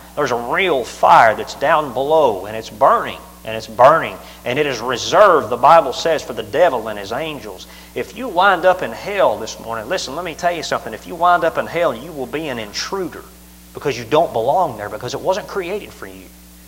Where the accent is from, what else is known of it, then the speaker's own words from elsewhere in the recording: Southern United States, United States; Like I said, I'm from the South.